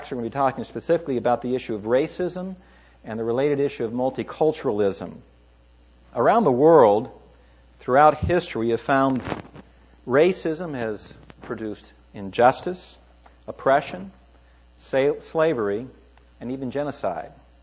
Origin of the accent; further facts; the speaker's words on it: California, United States; I always say I'm a Californian.